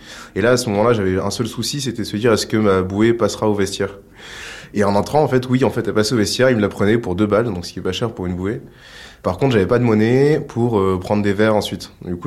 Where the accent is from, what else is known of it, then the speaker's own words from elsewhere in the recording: South-West France, France; je suis né dans le Sud-Ouest, je suis grandi dans une école catholique